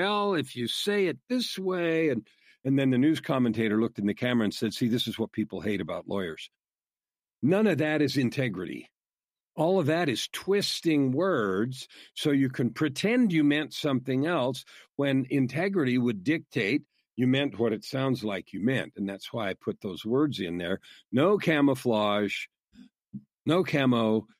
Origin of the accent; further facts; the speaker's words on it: California, United States; also born or lived in Arizona / Idaho; now in Canada; I was born in California. I grew up with, you know, in that state till.